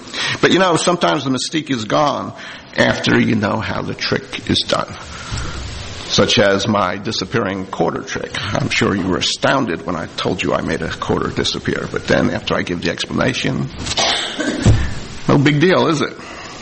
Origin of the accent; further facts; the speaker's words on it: New Jersey, United States; I grew up in New Jersey, so we got stations out of New York